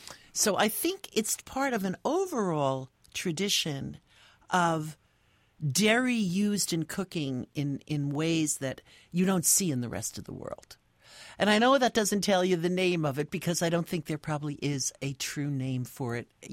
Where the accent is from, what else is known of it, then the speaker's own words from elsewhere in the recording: New York, United States; because I grew up in the New York area, and there was such a stress on dairy in that environment.